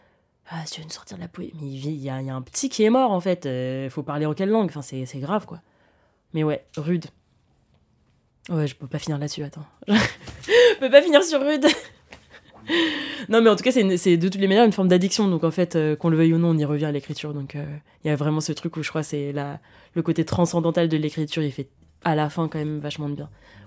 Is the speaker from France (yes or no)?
yes; France; moi je suis française, donc en fait, j'ai fait de la littérature française